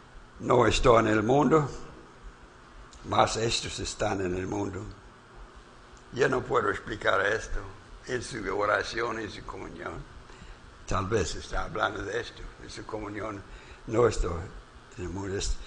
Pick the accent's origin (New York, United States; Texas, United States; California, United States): Texas, United States; now in Mexico; Ahora yo soy yucatejano. Soy de Texas, no soy extraño. He sido emigrado acá, soy yucatejano.